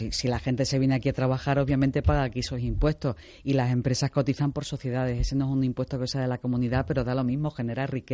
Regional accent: Extremadura, Spain; now in Madrid, Spain; como española y como madrid, bueno, como extremeña que vive en Madrid

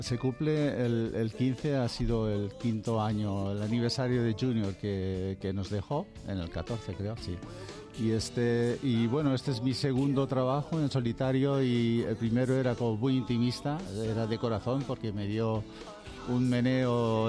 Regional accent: Madrid, Community of Madrid, Spain; De Madrid y del Madrid

